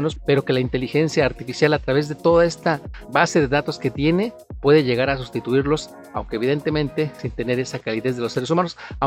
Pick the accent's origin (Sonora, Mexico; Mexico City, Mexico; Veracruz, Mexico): Mexico City, Mexico; now in Puerto Vallarta, Mexico; incluyéndome yo, que vengo de la Ciudad de México, que llegamos a esta bella ciudad y nos enamoramos.